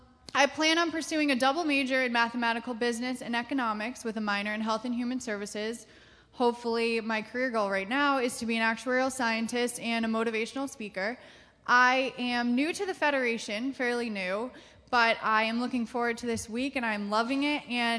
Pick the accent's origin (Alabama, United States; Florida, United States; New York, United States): Florida, United States; now in Connecticut, United States; I am originally from Florida, live in Connecticut